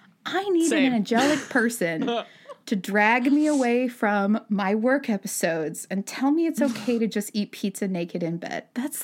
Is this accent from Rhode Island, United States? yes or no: no; Utah, United States; that is a Mormon-run school because I grew up in Utah Valley, Utah.